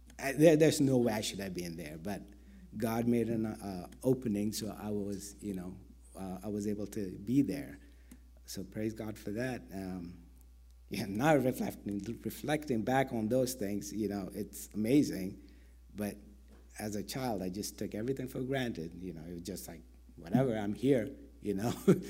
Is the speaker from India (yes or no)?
yes; India; English is a second language; now in United States; Chicago was the first place I came to from India, so that's all I knew.